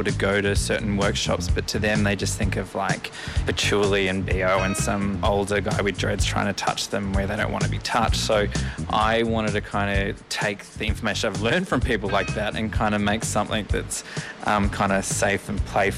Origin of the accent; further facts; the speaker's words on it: Albury-Wodonga, New South Wales, Australia; so the reason I have that name is that I grew up in Albury-Wodonga. So mum's from Albury and dad's the Dong.